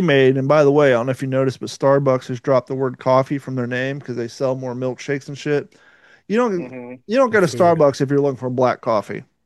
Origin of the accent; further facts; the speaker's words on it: Ohio, United States; accent: Ohio; I already had my Ohio accent.